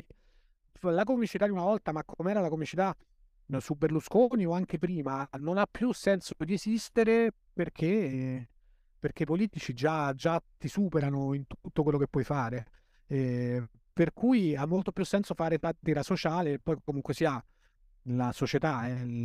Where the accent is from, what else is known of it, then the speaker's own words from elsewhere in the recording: L'Aquila, Abruzzo, Italy; io sono cresciuto all'Aquila, non è che arrivo e adesso faccio battuta sulla mafia